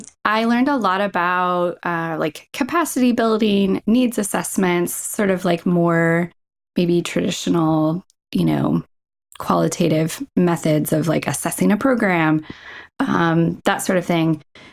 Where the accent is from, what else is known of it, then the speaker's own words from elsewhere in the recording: Iowa, United States; that I hadn't experienced growing up in Iowa